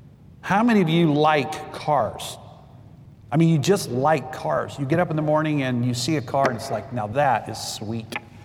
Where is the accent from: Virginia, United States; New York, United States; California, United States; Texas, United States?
Texas, United States; also born or lived in Greenville, United States / Wisconsin, United States / Minnesota, United States; I grew up in South Texas.